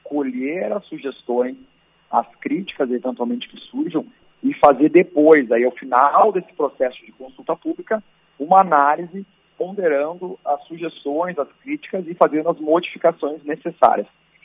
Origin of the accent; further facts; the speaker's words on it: Rio Grande do Sul, Brazil; a gente, como gaúchos, deveria não se orgulhar